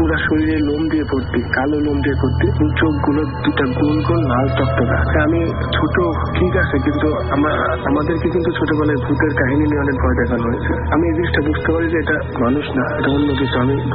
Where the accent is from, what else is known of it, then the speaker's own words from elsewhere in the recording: Sirajganj, Rajshahi Division, Bangladesh; now in Dhaka, Bangladesh; ভাই আমার দেশের পাশে পাতলাকা হওয়া সত্ত্বেও আমার বাবা চাকরি সুবাদে আমি সিরাজগঞ্জে বড় হয়েছি। তো এখন ঢাকার একটা প্রাইভেট ইউনিভার্সিটিতে লেখাপড়া করতেছি।